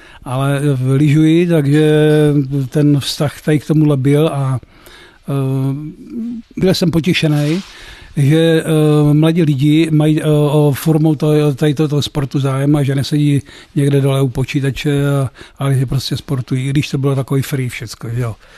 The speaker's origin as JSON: {"language": "Czech", "region": "Olomouc Region", "country": "Czechia", "said": "No, jsem od Šumperka z jedné vesnice."}